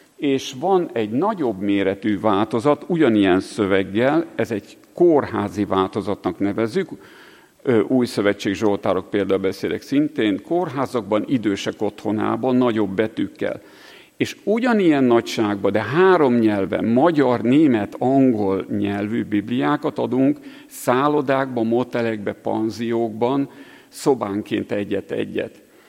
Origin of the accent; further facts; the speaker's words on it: Monor, Pest, Hungary; Monorról vagyok én is, és monori ez a tanár is.